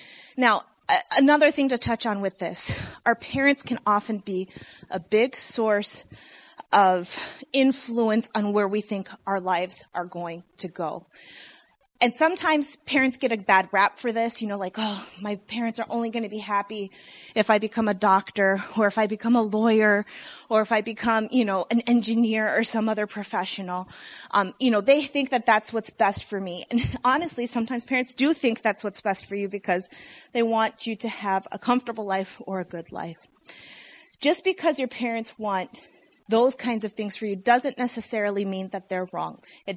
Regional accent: Michigan, United States; also born or lived in Illinois; I was born in Illinois and raised in Michigan in Seventh-day Adventist communities and then went to a public university.

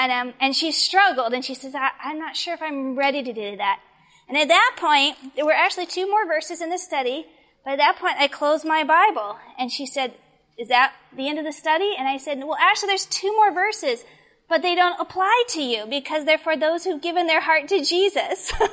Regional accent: Arizona, United States; I grew up in Arizona. And I was at the Arizona camp meeting many years ago.

